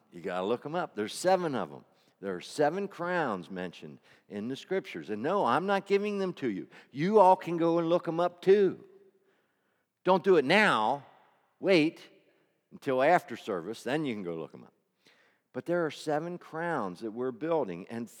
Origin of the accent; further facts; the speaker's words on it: Glen Rock, Pennsylvania, United States; Because I am … from Glen Rock, Pennsylvania, the son